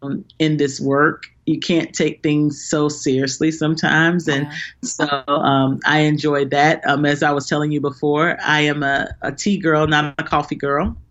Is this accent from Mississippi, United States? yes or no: no; Atlanta, Georgia, United States; also born or lived in Austin, Texas; I just relocated from Austin, Texas, back to what I call my hometown of Atlanta.